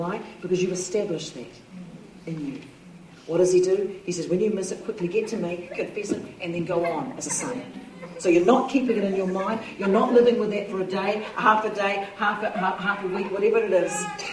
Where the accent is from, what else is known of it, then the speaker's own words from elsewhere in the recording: Auckland, New Zealand; I grew up in Devonport in Auckland, and when I grew up, it was very traditional for New Zealanders to all be sent to Sunday school.